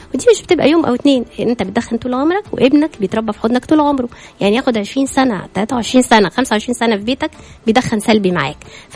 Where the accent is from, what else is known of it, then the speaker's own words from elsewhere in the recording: Egypt; زي ما بيقول عندنا في مصر, معرفش بيقولوها ايه بقى هنا